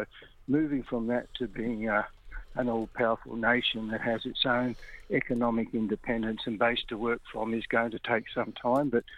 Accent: Western Australia, Australia; Yeah, well, under our current setups, we're all from Carrick, which is down in the lower southwest. But of course, our families, like most Noongar families, stretch right across Noongar country and Noongar Budja.

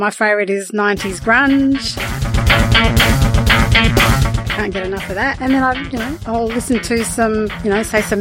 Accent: Western Australia, Australia; I'm from many clans of the southwest of Western Australia, of the Bibbulmun Nation, and I was born in Narajan.

